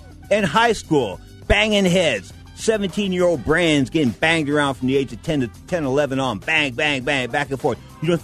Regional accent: San Francisco, California, United States; I'm from the Bay, baby, city by the Bay. San Francisco, California

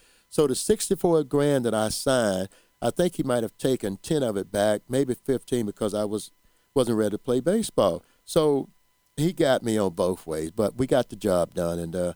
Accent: Mansfield, Louisiana, United States; And I'm like, come on, man, I'm from Mansfield, Louisiana, 21 years old.

